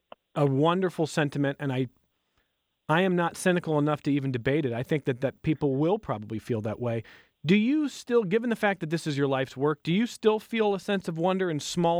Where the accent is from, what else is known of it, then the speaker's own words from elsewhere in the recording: Cleveland, Ohio, United States; my hometown of Cleveland, Ohio, is wall-to-wall sunshine